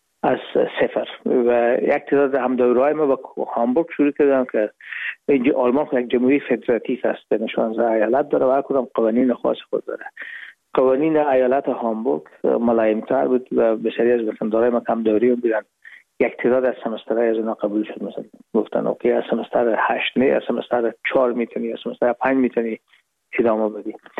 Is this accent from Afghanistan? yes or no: yes; Herat, Afghanistan; moved away as an adult; now in Hamburg, Germany; ما رفتیم از کابل به هرات و پیزی که فاکولته رو پایان برسانیم یا دیپلومی بگیریم از هرات از طریق زمینی داخل مرز ایران شدیم، از مرز ایران گذاشتیم و داخل پاکستان و از پاکستان قاچاقی آمدیم به آلمان. یعنی میشد سال 1369 که ما به هامبورگ رسیدیم که بشه 1990.